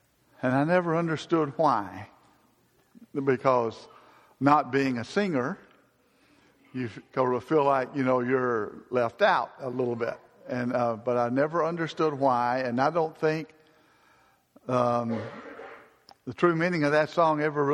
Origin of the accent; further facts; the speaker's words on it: Decatur, Alabama, United States; When I was growing up in Decatur, Alabama